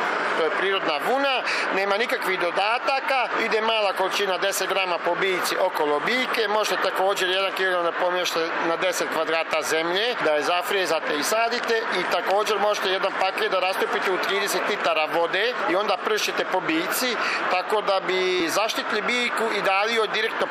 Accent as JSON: {"language": "Bosnian", "town": "Kozarac", "region": "Republika Srpska", "country": "Bosnia & Herzegovina", "said": "Supruga mi je iz Modriće, ja sam iz Kozarca."}